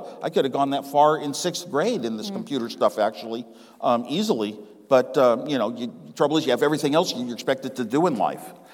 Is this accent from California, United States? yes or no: yes; Los Gatos, California, United States; But now I found a printer in my hometown of Los Gatos, California.